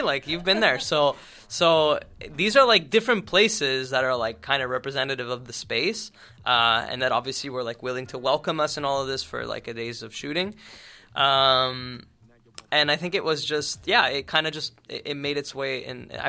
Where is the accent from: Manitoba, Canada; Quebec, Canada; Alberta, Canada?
Quebec, Canada; Laval; like I said, I'm from Laval, but I have to be honest when I say the original idea isn't like myself.